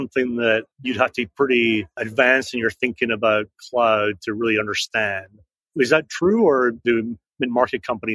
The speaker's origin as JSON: {"language": "English", "town": "Edinburgh", "region": "Scotland", "country": "United Kingdom", "tie": "born or raised there", "said": "I spent all my years growing up in Edinburgh."}